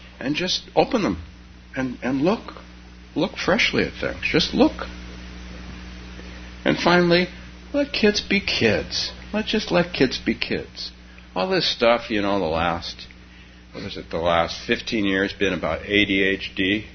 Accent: California, United States; I'm from Silicon Valley, although I'm from there before it was Silicon Valley. I'm so old, right?

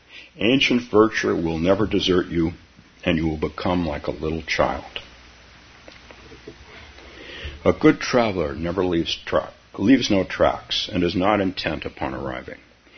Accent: California, United States; moved away as an adult; now in Minnesota, United States; So I came from California to northern Minnesota to homestead.

